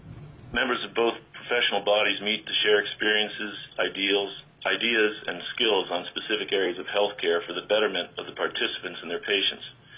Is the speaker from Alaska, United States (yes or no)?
yes; Homer, Alaska, United States; from Homer. I represent myself, and I'm for House Bill 122. I'm 61 years old, 36 years in Alaska